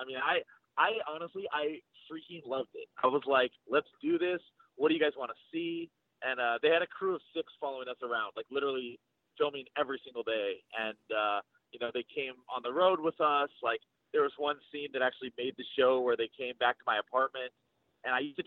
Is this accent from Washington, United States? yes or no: yes; Seattle, Washington, United States; I'm from Seattle, Washington, played quarterback at the University of Arizona, and then went on to play a few years pro, one with Buffalo, three in Canada, two in Europe.